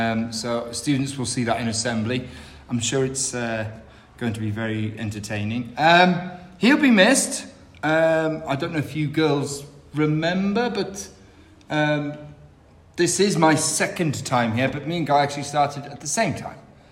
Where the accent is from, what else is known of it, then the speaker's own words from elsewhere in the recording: Wales, United Kingdom; So obviously I'm a Welshman, so I support Wales.